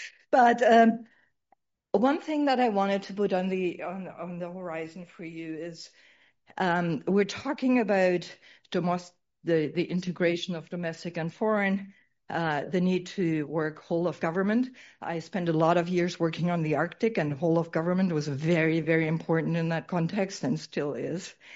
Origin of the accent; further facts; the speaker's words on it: Germany; And I'm from Germany originally.